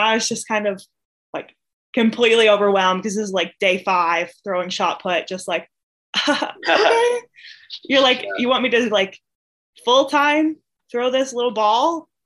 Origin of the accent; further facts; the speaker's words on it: Liverpool, Nova Scotia, Canada; And growing up in Liverpool, Nova Scotia, there wasn't a ton going on outside of school